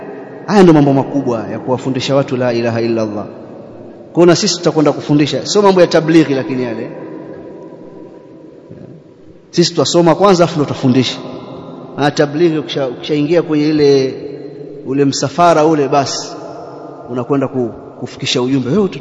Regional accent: Tanga, Tanga Region, Tanzania; kuna siku moja msikiti mmoja kule kwetu Tanga mkubwa

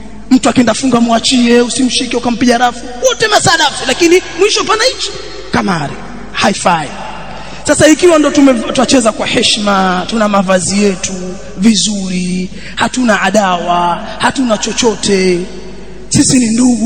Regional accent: Pangani, Tanga Region, Tanzania; Mimi ambaye natoka Pangani niko tayari nitabakia

